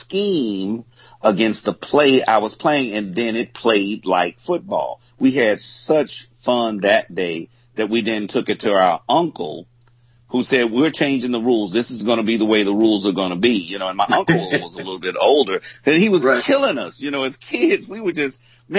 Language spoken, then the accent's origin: English; Shreveport, Louisiana, United States; Oh, my hometown is Shreveport, Louisiana. Yeah, the home of Terry Bradshaw.